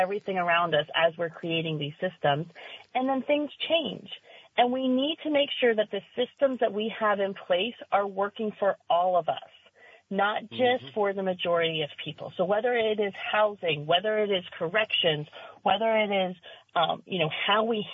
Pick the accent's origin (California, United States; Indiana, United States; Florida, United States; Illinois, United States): Florida, United States; I mean, I grew up in Florida, so trafficking is I actually took a couple of courses on how we track trafficking and whatnot when I was living in Florida.